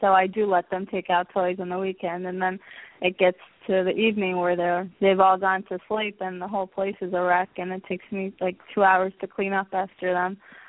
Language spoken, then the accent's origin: English; New York, United States; now in Israel; Well, actually, I'm from New York, but I live in Israel now.